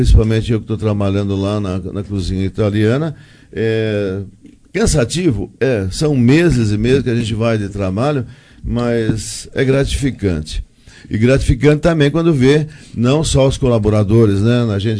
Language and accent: Portuguese; Fernando Prestes, São Paulo, Brazil; É lá da minha cidade, Fernando Prestes. Fernando Prestes.